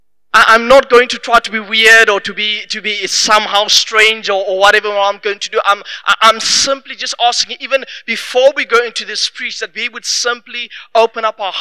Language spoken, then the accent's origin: English; Welkom, Free State, South Africa; So I am from Welkom.